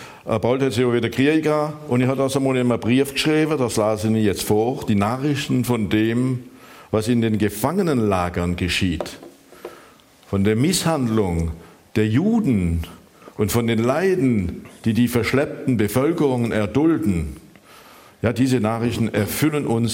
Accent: Gunsbach, Grand Est, France; Günzbach war natürlich meine Heimat. Ich bin in Kaisersberg geboren, aber in Günzbach aufgewachsen.

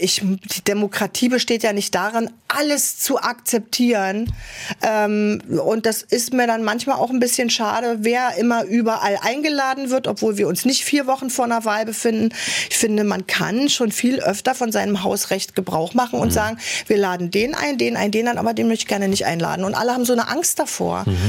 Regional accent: East Germany, Germany; ich singe jetzt nur bei uns im Osten, weil ich mich da so wohlfühle.

